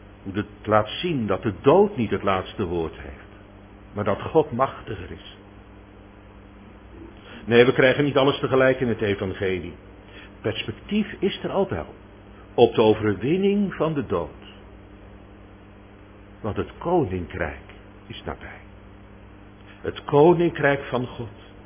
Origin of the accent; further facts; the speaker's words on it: Katwijk, South Holland, Netherlands; Ik moest denken aan mijn jeugd in Katwijk.